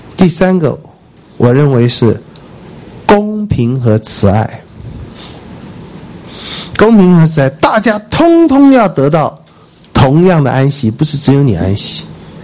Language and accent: Chinese; China; 当我们中国人这么多，是没办法休息